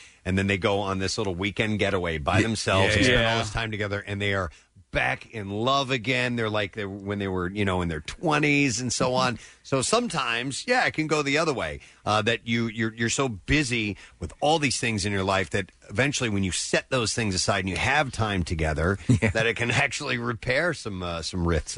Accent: Missouri, United States; I'm originally from Missouri.

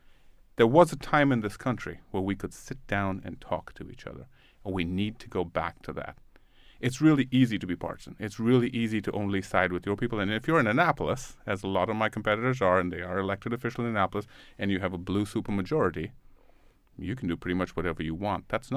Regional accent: India; now in United States; growing up in India, which was very much in the Soviet sphere of influence back then, it was a different world.

